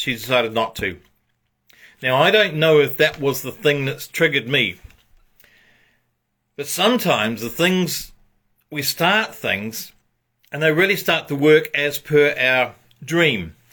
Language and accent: English; New Zealand; moved away as an adult; now in Australia; I came from New Zealand to Australia